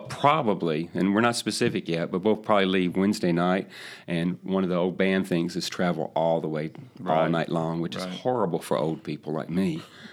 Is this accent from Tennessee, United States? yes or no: yes; Tennessee, United States; in my home state of Tennessee